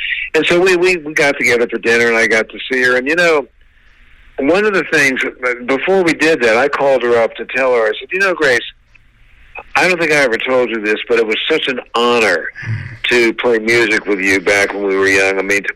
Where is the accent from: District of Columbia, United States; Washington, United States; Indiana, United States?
District of Columbia, United States; Washington; I grew up right near the Maryland State Line by Chevy Chase Circle. I was on the D.C. side of the line